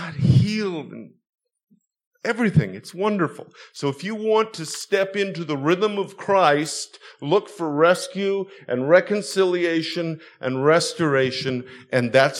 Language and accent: English; Canada; now in United States; I'm a Canadian in a strange land now. Living in America is an interesting time for me.